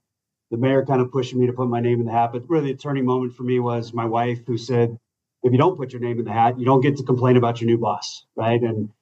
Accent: Bothell, Washington, United States; Spent that summer in King County. I grew up in Bothell. So again, kind of your neck of the woods.

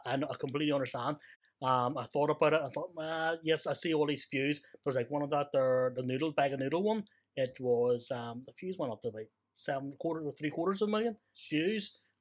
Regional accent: Lisburn, Northern Ireland, United Kingdom; I'm from Lisburn. I grew up in Lisburn.

